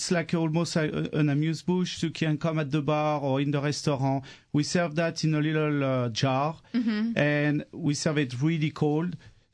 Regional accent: Auvergne-Rhône-Alpes, France; English is a second language; I'm from Auvergne, so we like to make our own charcuterie.

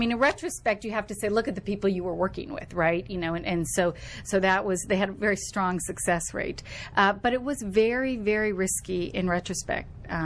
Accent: Florida, United States; I grew up in Florida, South Florida.

